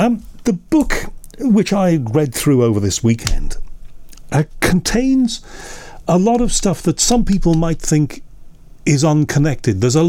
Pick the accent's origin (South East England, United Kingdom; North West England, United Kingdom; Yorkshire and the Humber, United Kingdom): North West England, United Kingdom; Liverpool; You know, I'm from Liverpool. So a lot of my holidays when I was a kid were out to Llangollen and then further out west to places like Aberystwyth